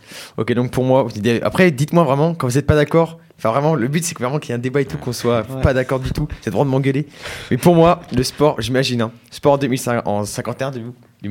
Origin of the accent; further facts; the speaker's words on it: Marseille, Provence-Alpes-Côte d'Azur, France; Bah moi, je vais, bon, en tant que Marseillais, présenter ça, ça me fait un peu mal